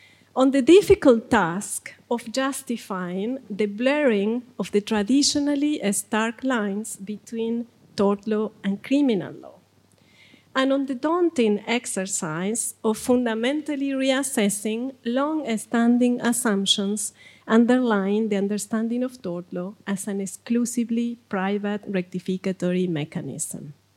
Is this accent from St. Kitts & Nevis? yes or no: no; Argentina; At about that time, Argentina, my home country, became the first civil law jurisdiction in the world